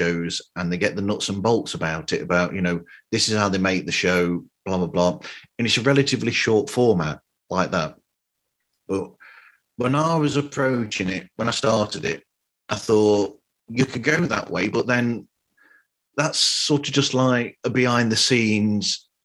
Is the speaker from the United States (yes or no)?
no; United Kingdom; You know, I'm British